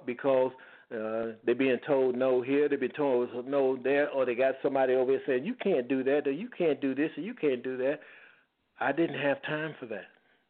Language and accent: English; Chicago, Illinois, United States; when I was growing up in Cabrini, we didn't call the police when we had problems.